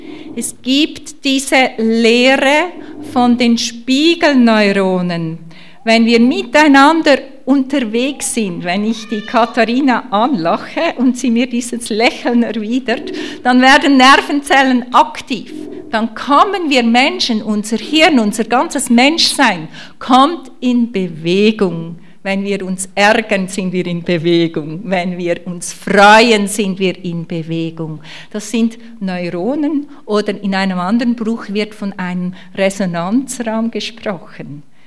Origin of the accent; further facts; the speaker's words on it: Switzerland; now in Germany; Ich habe das gelernt, also als Schweizerin in Deutschland.